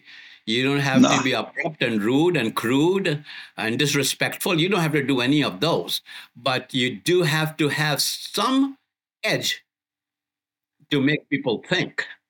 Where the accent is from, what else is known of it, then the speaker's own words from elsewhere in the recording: India; When people will forgive me, thinking, you know, he's just an Indian.